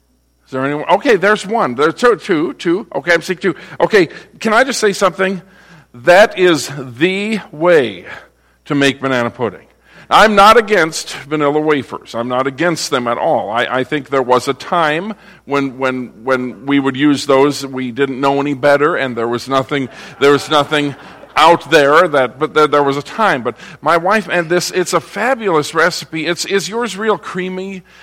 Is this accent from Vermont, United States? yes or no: no; Minneapolis, Minnesota, United States; I'm from Minnesota. I grew up in Minneapolis, the metropolitan area. Did a lot of hunting up north.